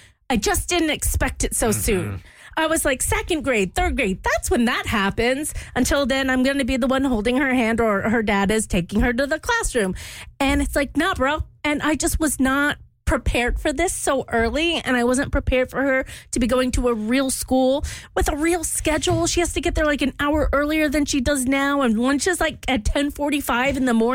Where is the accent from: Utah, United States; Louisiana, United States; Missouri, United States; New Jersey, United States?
Louisiana, United States; Where I grew up in Louisiana, the way, you know, and it's interesting